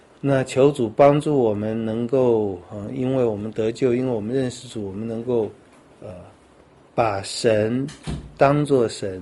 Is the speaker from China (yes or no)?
no; Taiwan